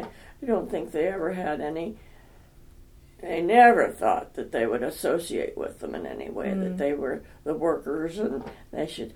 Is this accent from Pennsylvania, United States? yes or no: yes; Endeavor, Pennsylvania, United States; born there; I was born in 1919 in Forest County, Pennsylvania.